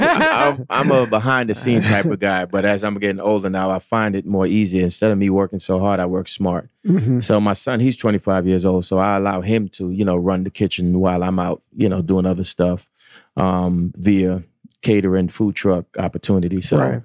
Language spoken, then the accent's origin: English; Brooklyn, New York, United States; So, you know, growing up in Brooklyn, we had a place that me and my buddies used to go to every summer, Ocean Beach Fire Island, just to get out of the inner city of New York.